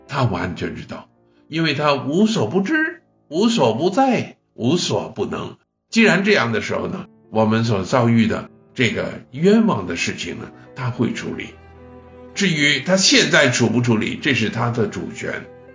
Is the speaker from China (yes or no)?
yes; China; 他们都明白的，但是我们中国人就不明白了。